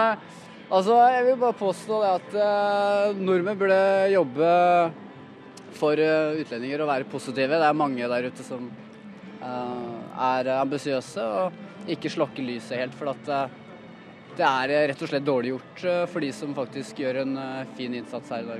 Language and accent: Norwegian; Albania; Jeg er fra Albania.